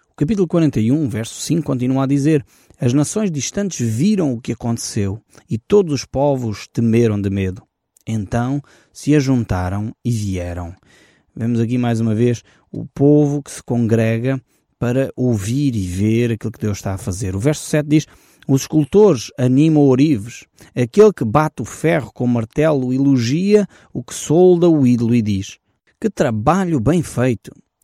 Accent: Portugal; Creio que aqui nós temos grandes lições para tirar para nós próprios, como portugueses.

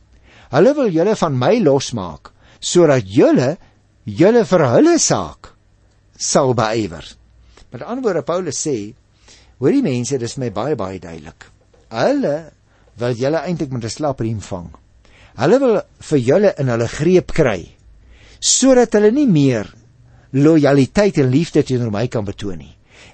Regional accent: Paarl, Western Cape, South Africa; ek het natuurlik 'n Boerandse agtergrond. Ek is gebore en grootgeword in die Parel. Ek het op Stellenbosch studeer.

